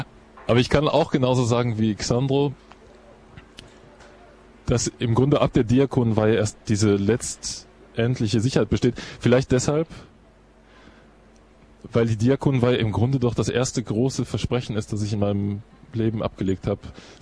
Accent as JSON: {"language": "German", "town": "Aachen", "region": "North Rhine-Westphalia", "country": "Germany", "said": "Ich komme aus Aachen, da gibt es in der Nähe ein Benediktinerkloster"}